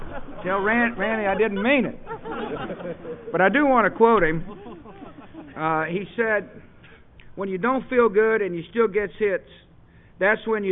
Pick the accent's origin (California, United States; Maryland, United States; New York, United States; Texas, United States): Texas, United States; Midland; I got to make mention of a guy who's from my hometown of Midland, Texas.